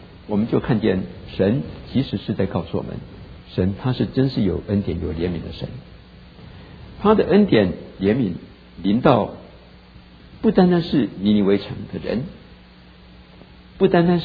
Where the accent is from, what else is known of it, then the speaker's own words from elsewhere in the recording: China; 我们中国人有一句话啊，唾面自甘，唾面自甘。